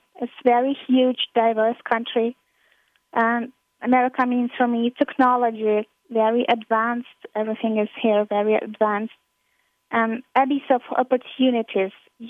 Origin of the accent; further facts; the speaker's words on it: Crimea, Ukraine; I'm from Ukraine. I'm from Crimea. It is the beautiful peninsula in the south of Ukraine.